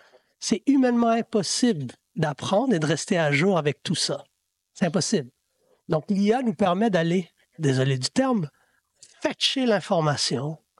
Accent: Montreal, Quebec, Canada; Moi, je viens de Saint-Michel, Montréal-Nord.

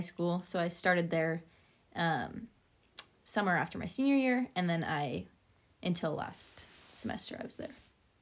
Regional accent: Washington, United States; I was obviously born and raised in Washington, so I knew a lot of the stuff there.

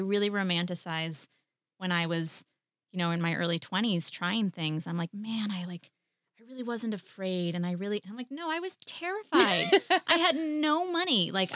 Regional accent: Midwest, United States; also born or lived in Colombia; I was like, I'm Colombian. I grew up in the Midwest. I have an accent.

